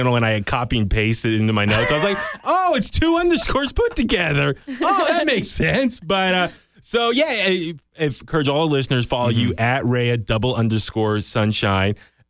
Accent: California, United States; So we're from the Bay Area, too.

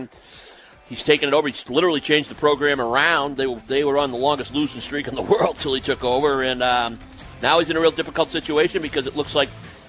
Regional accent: Boston, Massachusetts, United States; I'm a Roslindale Boston Latin School kid.

